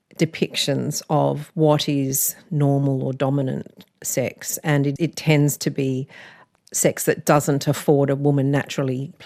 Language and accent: English; Malaysia; now in Australia; The food here was no comparison to the food I grew up with eating in Malaysia.